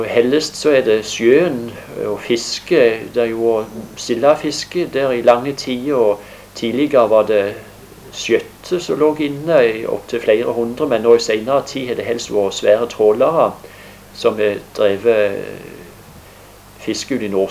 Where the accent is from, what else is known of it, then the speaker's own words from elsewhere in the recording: Egersund, Rogaland, Norway; og er 44 år gammel. Jeg er født i Egersund by, og jeg er tredje generasjon innfødt bymann.